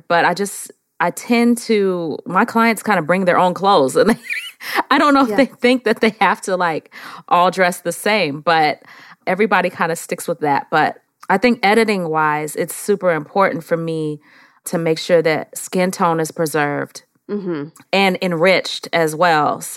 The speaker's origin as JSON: {"language": "English", "town": "San Francisco", "region": "California", "country": "United States", "lives_now": "Atlanta, United States", "said": "Oh, no. I am actually from San Francisco, California."}